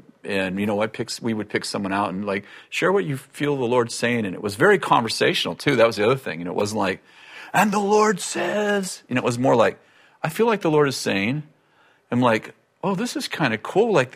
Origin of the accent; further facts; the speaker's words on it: Weaverville, United States; So all the people I grew up in Weaverville, they're like, oh, yeah